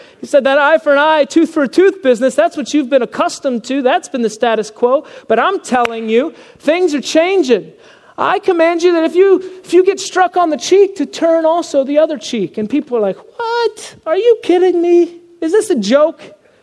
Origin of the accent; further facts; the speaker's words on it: the South, United States; I grew up in the South, and in the South, you know, holding a door open for someone is just commonplace.